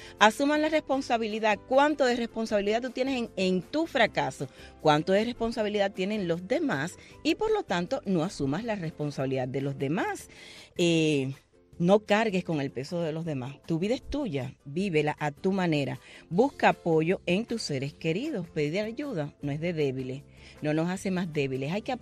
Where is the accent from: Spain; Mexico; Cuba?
Cuba; sé de todas las situaciones que hay en Cuba porque soy cubana igual que ustedes